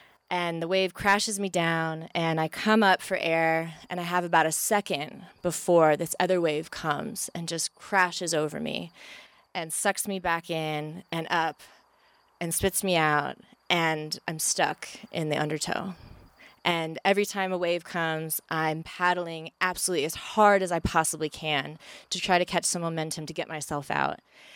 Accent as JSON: {"language": "English", "region": "California", "country": "United States", "tie": "born or raised there", "said": "And I'm from California, from the Bay Area, and my whole life I grew up next to the ocean"}